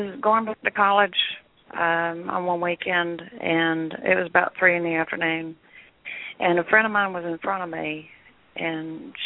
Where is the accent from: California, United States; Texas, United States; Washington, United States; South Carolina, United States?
South Carolina, United States; Yes, I'm from South Carolina.